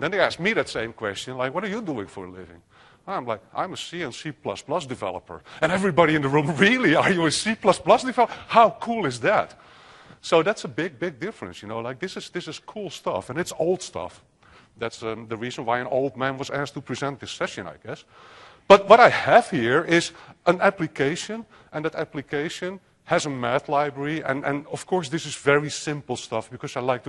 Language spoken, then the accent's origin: English; Netherlands; Sorry for my funny accent. I'm from the Netherlands, actually.